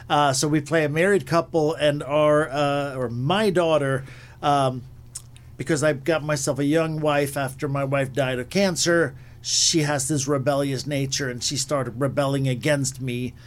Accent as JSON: {"language": "English", "town": "Malmö", "region": "Skåne", "country": "Sweden", "tie": "born or raised there", "said": "I am born and raised in Sweden, southern part of Sweden. So Malmo, that's my hometown."}